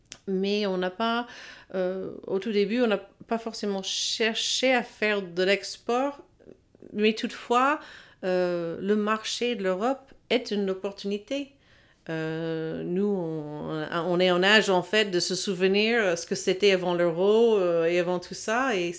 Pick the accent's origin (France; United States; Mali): United States; Texas; French is a second language; mon expérience d'avoir grandi aux États-Unis. Et surtout dans le sud, d'où je viens, du Texas.